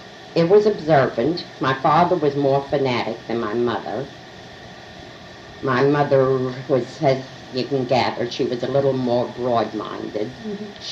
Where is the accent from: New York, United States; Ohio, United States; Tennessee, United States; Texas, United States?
New York, United States; Manhattan; I was brought up in Manhattan. Not the Lower East Side, but then Harlem